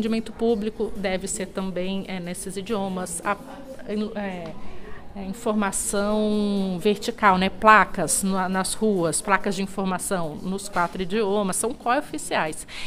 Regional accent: Amazonas, Brazil; Então, eu sou do Amazonas

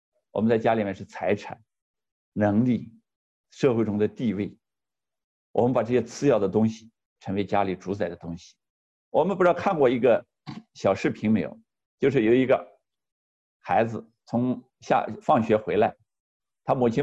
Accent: China; 我们中国人3岁之前都放了羊

